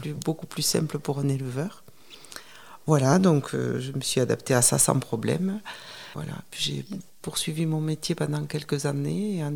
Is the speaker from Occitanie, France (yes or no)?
yes; Occitanie, France; moi j'ai grandi en ville. Voilà, mes parents avaient quitté la ferme pour aller s'installer en ville. J'ai grandi dans le Gers, exactement.